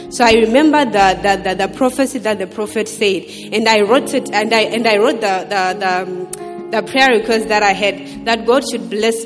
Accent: Bangladesh; moved away as an adult; We came from Bangladesh. We came from Bangladesh with my husband, and we had the opportunity to meet the prophet

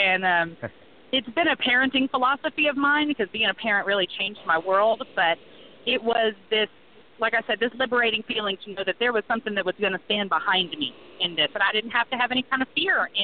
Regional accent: Galveston, Texas, United States; moved away; also born or lived in Baltimore, United States; Well, I grew up down in the Galveston-Houston area, in between around there. I'm actually from Baltimore is where I was born, but my parents relocated when I was real young.

